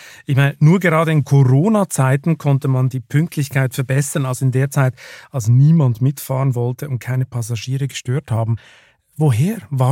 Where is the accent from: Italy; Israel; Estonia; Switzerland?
Switzerland; Lucerne; now in Germany; so aus meiner Heimatstadt Luzern nach Zürich fuhr